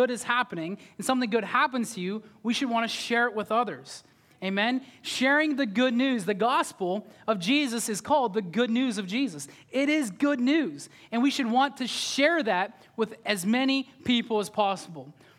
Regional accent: United States; I thought I knew for 25 years because I grew up in America and I'd been to church before.

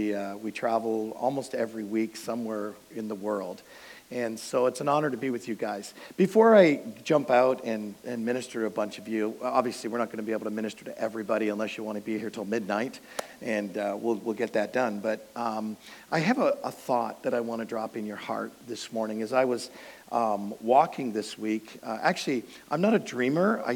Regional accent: Hamilton, Ontario, Canada; I'm from Hamilton, Ontario, Canada, so it's a steel city. We still have steel mills, so I feel kind of a little bit home here.

